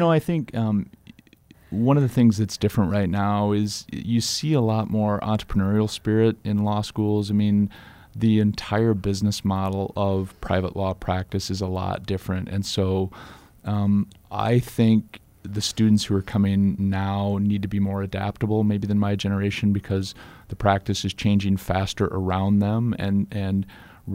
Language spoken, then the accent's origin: English; Miller, South Dakota, United States; My hometown of Miller has someone placed through that program, and he's got a diverse practice.